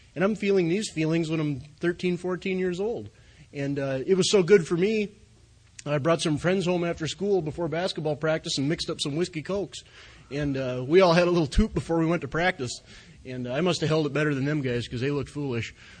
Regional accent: Glenburn, North Dakota, United States; born or raised there

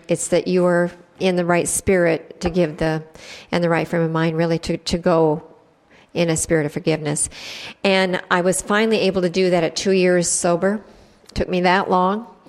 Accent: Washington, United States

